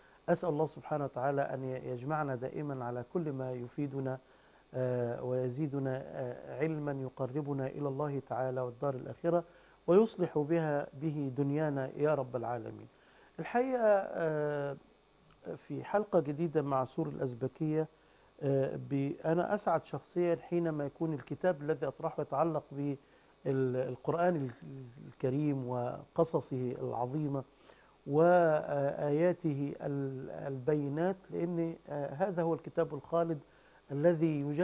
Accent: Egypt; بيننا نحن كمصريين

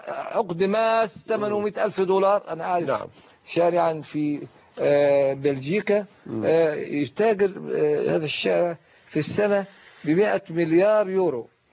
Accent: El Mahalla El Kubra, Gharbia, Egypt; في مدينتي البسيطة المتواضعة المحلة الكبرى

